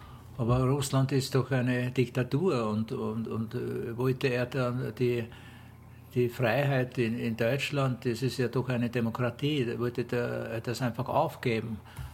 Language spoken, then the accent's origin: German; Vienna, Austria; wie gesagt, ich bin in Wien und bin dort geboren und aufgewachsen.